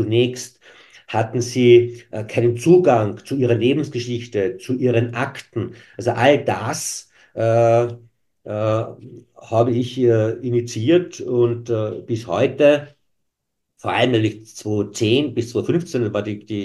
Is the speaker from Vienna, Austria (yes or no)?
no; Tyrol, Austria; also die man bei uns in Tirol abschätzig immer so als Körner bezeichnet hat